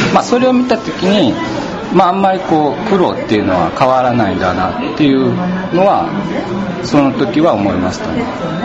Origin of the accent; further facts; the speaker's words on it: Kansai, Japan; まあ、その中で当然僕は関西出身なので